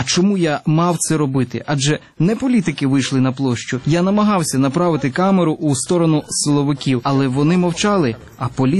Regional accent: Israel; now in Russia; Я народився в Росії, виріс в Ізраїлі, вже понад 15 років живу в Росії і роблю художні фільми.

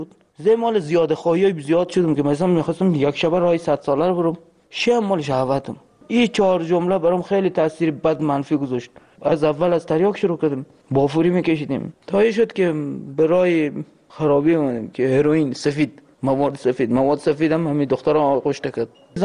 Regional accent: Afghanistan; moved away; ما الان نزدیک 3 سال نیم همینجا هم روزی که از افغانستان آمدیم

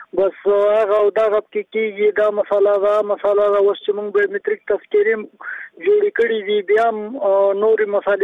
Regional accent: Nangarhar, Afghanistan; مونږ د ننګرهار معلولین

